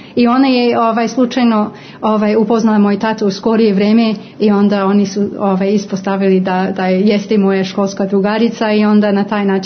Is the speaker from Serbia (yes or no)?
no; Hong Kong; od 3 godine nadalje. To je čitav moj život. U suštini, mislim, sve što mogu da pamtim je u Hong Kongu.